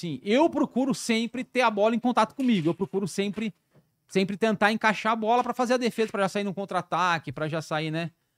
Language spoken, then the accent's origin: Portuguese; São Paulo, Brazil; sou paulista.